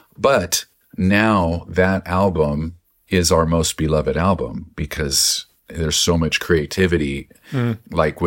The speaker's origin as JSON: {"language": "English", "town": "Omaha", "region": "Nebraska", "country": "United States", "tie": "born or raised there", "said": "We grew up in Omaha, but our mind was always like, let's get to the coast."}